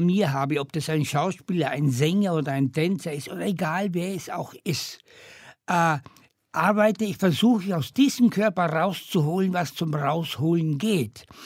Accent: Carinthia, Austria; Also es war ungefähr auf 900 Meter Höhe, wo ich groß geworden bin, ja.

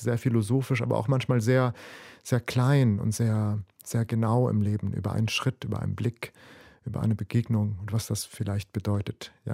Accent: Lebanon; moved away as an adult; now in Germany; Ich bin im Krieg in Libanon aufgewachsen und das war immer unerwartet, was am nächsten Tag kam.

